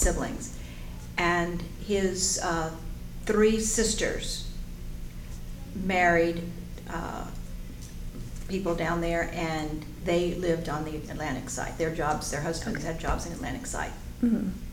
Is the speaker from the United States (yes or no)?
no; Ancon, Panamá, Panama; moved away as an adult; In the Canal Zone. Mm-hmm. I was first generation born there. Mm-hmm. And so I lived there for 18 years until I went away to college. So I grew up there.